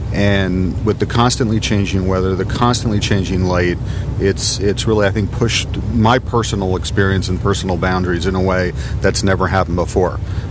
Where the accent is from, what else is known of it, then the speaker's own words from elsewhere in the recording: Alexandria, Virginia, United States; from Alexandria, Virginia.